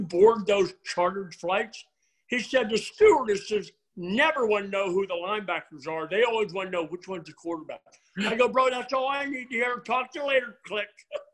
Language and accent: English; Pennsylvania, United States; Well, where I'm from, you're either a Pitt fan or a Penn State fan. Growing up in Pennsylvania